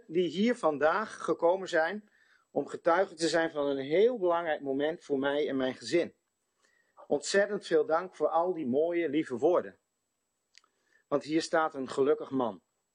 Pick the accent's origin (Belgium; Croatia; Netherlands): Netherlands; Allertsoog, Groningen; ik ben een man van het platteland. Ik ben geboren getogen op Allertsoog, een buurtschap op de grens van Groningen, Friesland en Drenthe. Ik ben opgegroeid op de boerderij in een warm gezin.